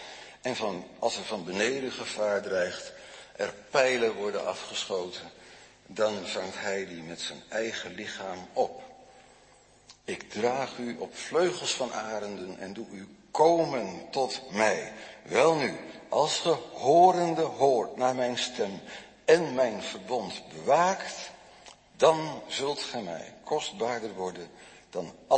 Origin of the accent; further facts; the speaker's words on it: Netherlands; Ik denk dat wij als Hollanders al afgehaakt hadden bij het tweede gebod.